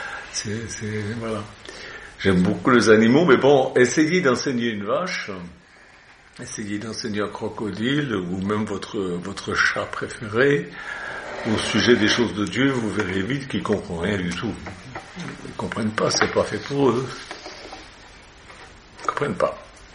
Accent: Switzerland; moi aussi je suis chauvin, je suis suisse et je suis sauvage, j'ai ma culture.

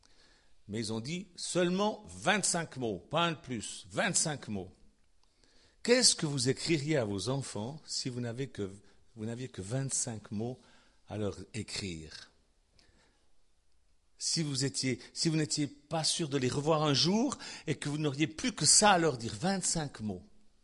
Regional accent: Switzerland; on dit du chenet chez nous en Suisse, du fourbi, du fouillis

